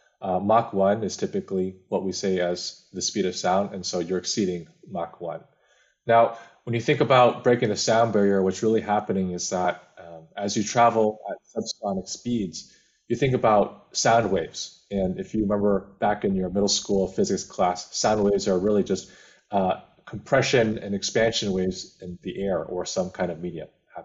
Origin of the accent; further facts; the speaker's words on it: California, United States; I grew up in the Bay Area, California, had relatives overseas